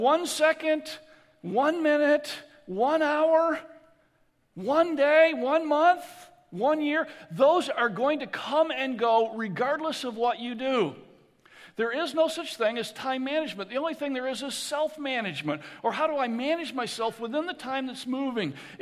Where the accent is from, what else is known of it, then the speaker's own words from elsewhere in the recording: United States; I have a busy life because I'm an American anyway.